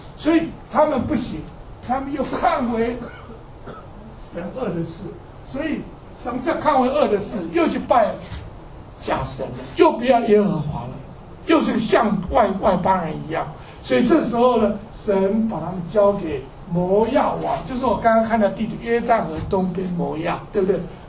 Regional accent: Taiwan; 我记得我小时候在台湾呢

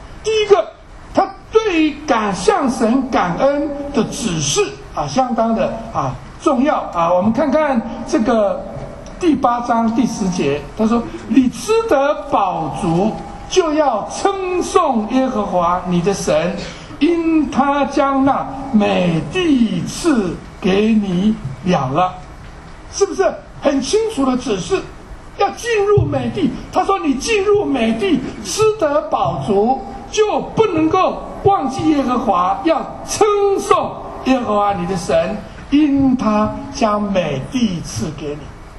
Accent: China; 难怪我们中国人呢喜欢讲什么呀，忘恩啊负义啊，有一个成语叫忘恩负义啊。

